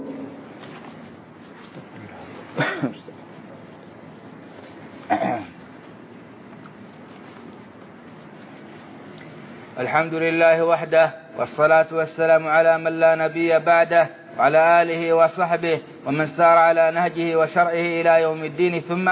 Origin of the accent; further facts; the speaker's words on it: Saudi Arabia; في بلادنا السعودية